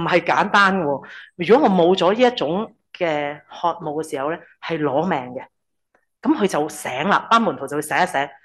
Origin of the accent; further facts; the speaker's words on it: Hong Kong; 你知唔知我哋香港人咧讲紧嘅饥渴？